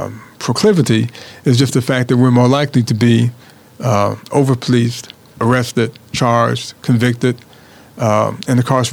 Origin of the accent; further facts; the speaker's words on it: Chicago, Illinois, United States; I can tell you when I was growing up in Chicago, I was arrested several times just going home from work.